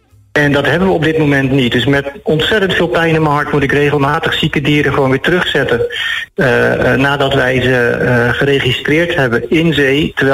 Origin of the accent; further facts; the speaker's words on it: Curaçao; door verontreinigd water wat wij zelf als Curaçaoënaars lozen in onze wateren, in de zee